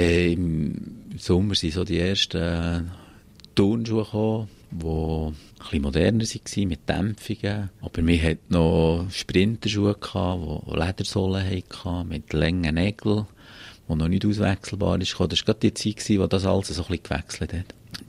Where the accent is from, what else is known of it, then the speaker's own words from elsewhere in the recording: Bern, Switzerland; die Region, wo ich aufgewachsen bin, wo wir jetzt so hier sind, gehört für mich halt schon zu den Highlights in der Schweiz.